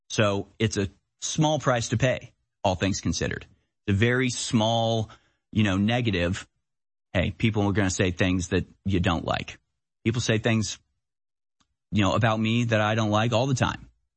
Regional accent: United States; I am an American. I don't bend to demands like that.

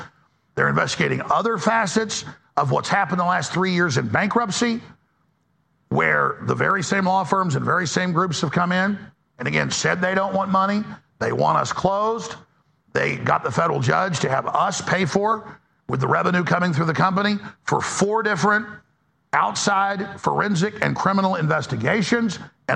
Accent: United States; because I'm a Trump supporter and I'm an American patriot.

